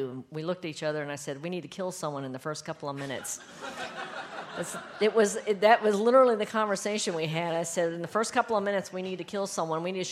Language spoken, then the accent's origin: English; North Carolina, United States; But it's having grown up in the area close to Cold Mountain, I thought a lot about the bluegrass